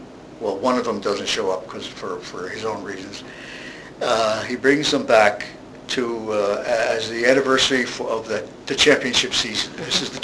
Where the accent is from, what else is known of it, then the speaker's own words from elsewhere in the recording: Mount Kisco, New York, United States; So I went back to my hometown, Mount Kisco, and to be with my family.